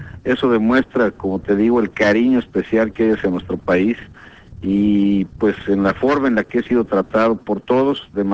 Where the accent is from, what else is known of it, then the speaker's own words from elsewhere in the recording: Mexico; queremos que nos vean también hacia nosotros, como mexicanos, como lo que somos